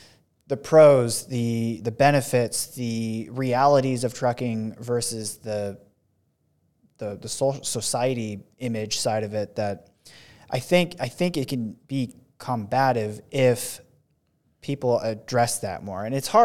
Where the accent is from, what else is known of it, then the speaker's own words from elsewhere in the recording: Oregon, United States; so I'm from Oregon and came from, you know, the West Coast before moving out here